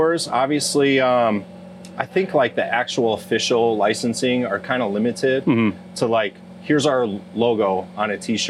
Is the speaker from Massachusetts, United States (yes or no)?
no; Round Lake, Illinois, United States; Yeah. So I grew up right down the road in Round Lake.